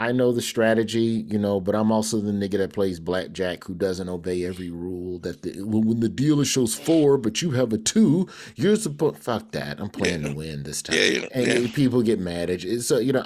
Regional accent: Birmingham, Alabama, United States; I'm from Birmingham.

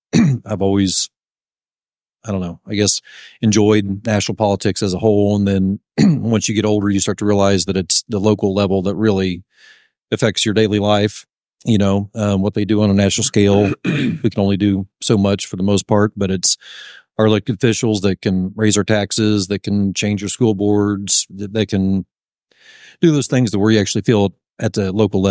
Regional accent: New Castle, Indiana, United States; Born and raised in Newcastle. Wife and I raised a family here. Went to Ball State.

